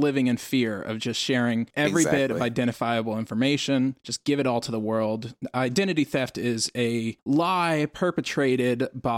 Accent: Texas, United States; Oh, yeah, it's Tim Cruz, the proud senator from my home state, Texas.

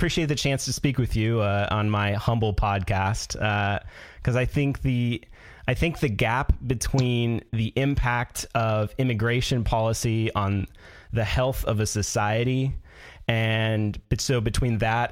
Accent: Sedro-Woolley, Washington, United States; I grew up in Cedar Woolley.

